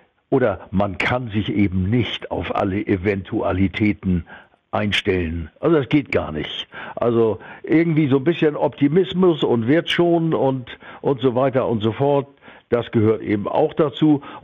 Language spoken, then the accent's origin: German; Hamburg, Germany; born or raised there